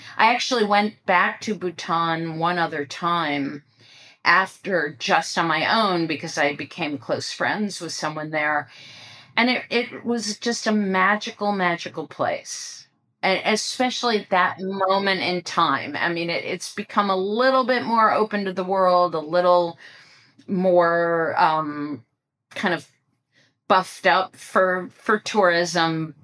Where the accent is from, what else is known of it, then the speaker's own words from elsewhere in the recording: Ohio, United States; also born or lived in West Coast; now in New York, United States; For a very long time, I lived on the West Coast, and my parents, I grew up in Ohio, which is on the Eastern time zone.